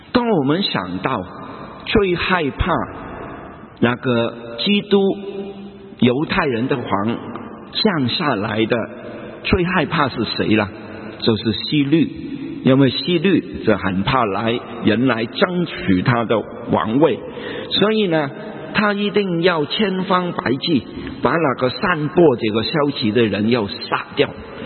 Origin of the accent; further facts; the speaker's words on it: China; 学无前后，大则为先这个我们中国人讲的一个道理。